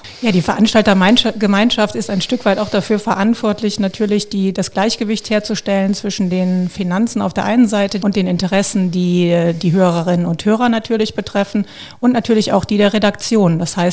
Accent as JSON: {"language": "German", "town": "Waldbröl", "region": "North Rhine-Westphalia", "country": "Germany", "tie": "born or raised there", "said": "ich komme aus Waldbröl, bin da derzeit auch wohnhaft und da auch geboren. Ich bin also ein oberbergisches Mädchen, so kann man sagen."}